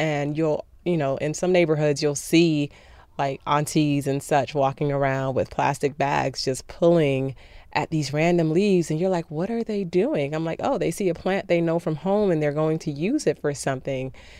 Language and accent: English; Miami, Florida, United States; I was born and raised here in Miami.